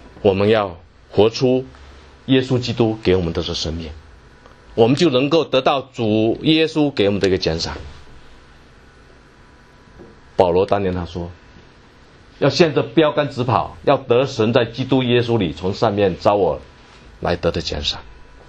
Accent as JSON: {"language": "Chinese", "town": "Zhangzhou", "region": "Fujian", "country": "China", "tie": "born there", "said": "我出生在福建漳州，不知道大家知不知道，在漳州有个女排训练基地"}